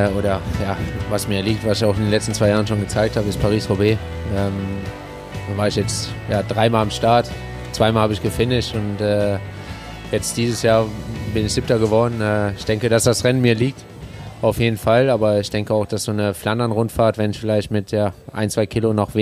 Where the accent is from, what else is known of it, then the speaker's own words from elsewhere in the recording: Germany; Als Deutscher will man da schon vorne fahren.